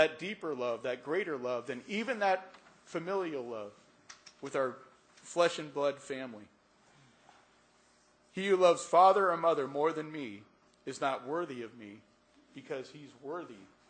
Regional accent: Pennsylvania, United States; now in California, United States; I was blessed to be raised, born and raised in Pennsylvania. I love those Pennsylvania cornfields.

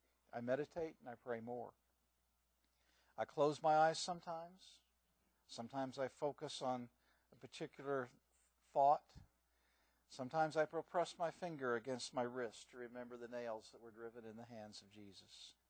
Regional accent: United States; Because I'm not a Canadian. I'm an American.

